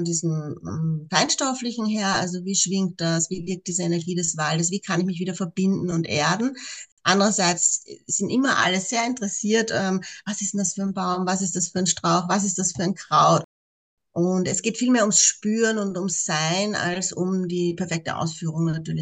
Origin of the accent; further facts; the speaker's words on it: Austria; ich bin aus Österreich, lebe im Süden von Wien und bin Mama von 3 Söhnen